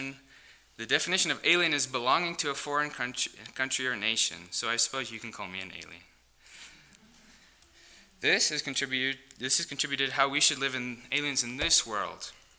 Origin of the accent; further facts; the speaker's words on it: South Africa; now in United States; I'm an immigrant from South Africa. It is almost by coincidence, maybe, that exactly 1 year ago today, my family and I received our American citizenship